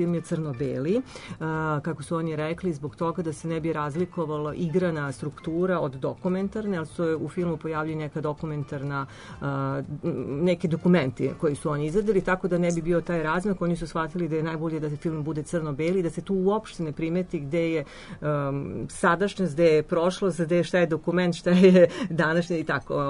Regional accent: Serbia

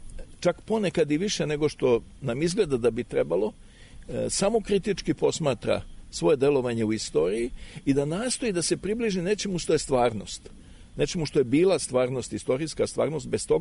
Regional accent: Serbia

